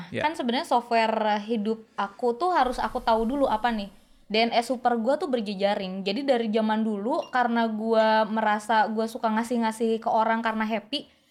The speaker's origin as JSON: {"language": "Indonesian", "region": "West Java", "country": "Indonesia", "said": "karena mungkin ya gue teh dari Sunda ya, cara nyampeinnya juga orang gak mungkin sakit hati gitu yo."}